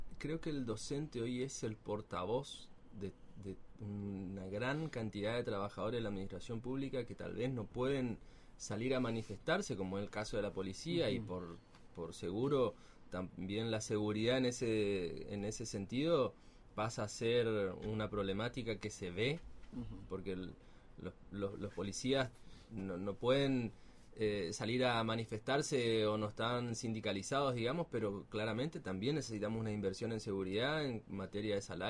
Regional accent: Empedrado, Corrientes, Argentina; Yo soy de Empedrado y tengo amigos, vecinos que están hace más de 10 años en un listado

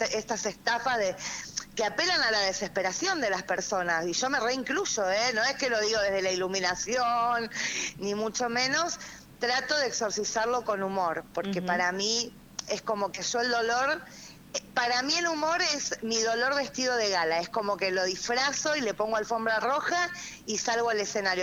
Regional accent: Buenos Aires, Argentina; Yo soy porteña

